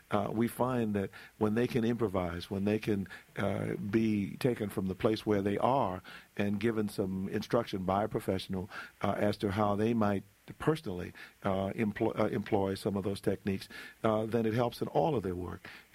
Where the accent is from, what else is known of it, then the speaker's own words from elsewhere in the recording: Washington, District of Columbia, United States; also born or lived in North Carolina, United States; I grew up in the South. I was born in North Carolina, grew up in Washington, D.C., and I've seen things change radically in my lifetime.